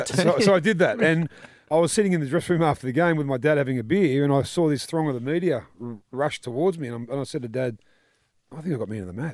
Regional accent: Mount Druitt, New South Wales, Australia; I was kind of a young boy growing up in Mount Druitt and my escape, I think, was through rugby league

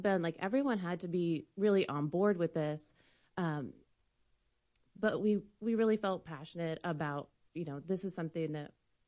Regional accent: Decatur, Illinois, United States; I was born and raised in Decatur.

